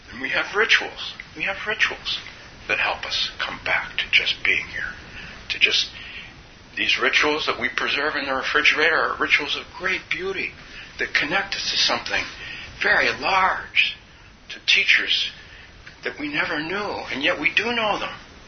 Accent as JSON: {"language": "English", "region": "California", "country": "United States", "lives_now": "Minnesota, United States", "said": "And we're from California, and we go up to northern Minnesota to farm?"}